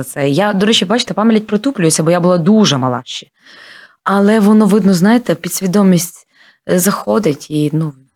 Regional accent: Lutsk, Volyn Oblast, Ukraine; now in Kyiv, Ukraine; Ну так, я з Луцька сама.

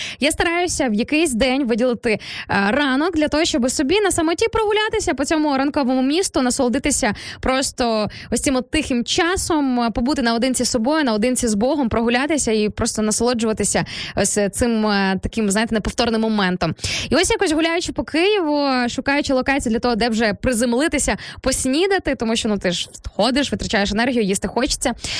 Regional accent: Sarny, Rivne Oblast, Ukraine; з мого рідного міста, із міста Сарни, Рівненська область

